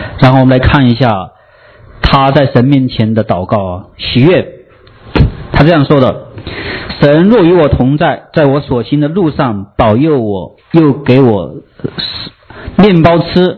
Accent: China; 我们说我们中国人最讲究实用主义

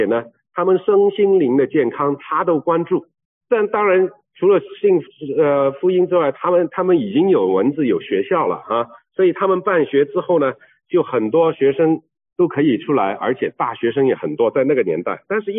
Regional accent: Shanghai, China; 我上海人

